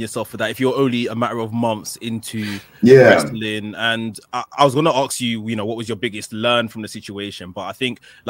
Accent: Nigeria; because I was thinking, we generally, as Nigerian kids, African kids, we don't get this kind of affection.

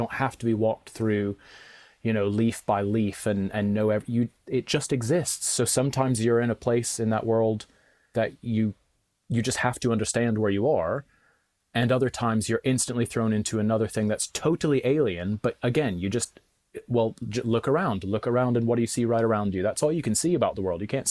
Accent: United States; now in United Kingdom; because I'm from America originally. And I know, I'm sorry. I am now a British citizen, but I am from America originally.

